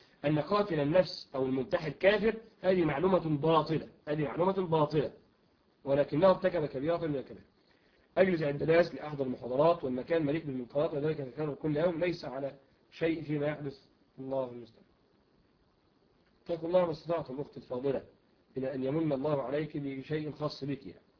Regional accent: Saudi Arabia; وإذا عرضنا هذا الموضوع للشيوخ عندنا في السعودية فإنهم يرفضون أن يعلنوا هذا الموضوع على التلفاز

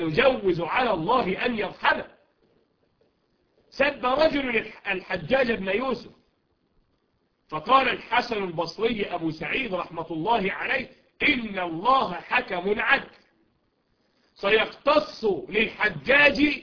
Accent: Egypt; نحن في بلدنا مصر نعاني من فتن عجيبة

